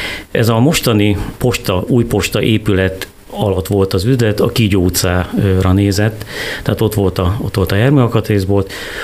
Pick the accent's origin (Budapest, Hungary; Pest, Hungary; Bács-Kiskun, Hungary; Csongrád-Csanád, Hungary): Bács-Kiskun, Hungary; Kiskunhalas; Hát Kiskunhalason születtem 1959. szeptemberében. Itt is jártam óvodába, általános iskolába, központi iskolába jártam.